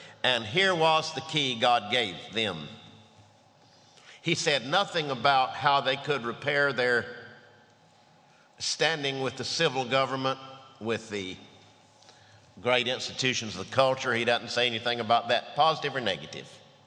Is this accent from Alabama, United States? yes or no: no; Lumberton, North Carolina, United States; also born or lived in Southern Pines, United States; I'm well past 60 years old, and I was brought up in Eastern North Carolina, Lumberton, in the winters, and Southern Pines area in the summers.